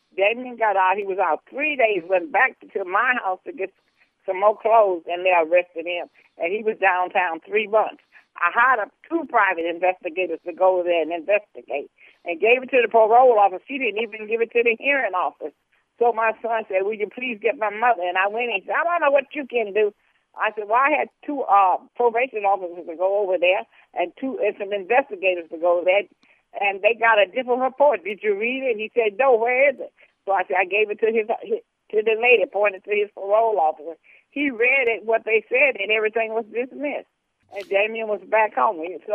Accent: the South, United States; I grew up in the South. I remember Emmett Till. I remember Medgar Evers.

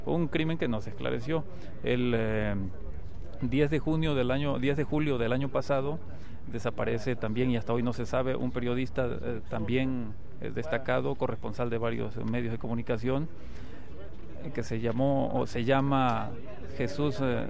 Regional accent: Xalapa, Veracruz, Mexico; vengo de Jalapa, Veracruz.

